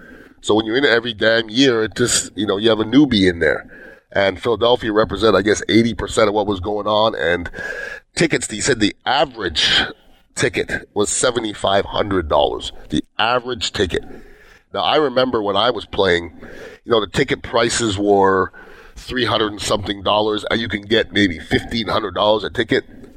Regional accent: Montreal, Quebec, Canada; I mean, I'm from Montreal, from Canada.

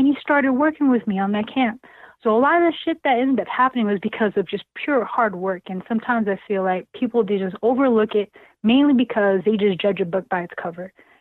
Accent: Philippines; it didn't just happen because I'm a girl, because I'm Filipina.

